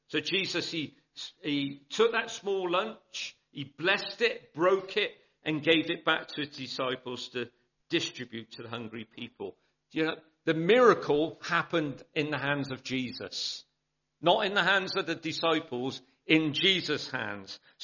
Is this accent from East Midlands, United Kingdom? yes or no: no; Bristol, South West England, United Kingdom; accent: South Bristol; my accent, South Bristol, brought up in a housing estate.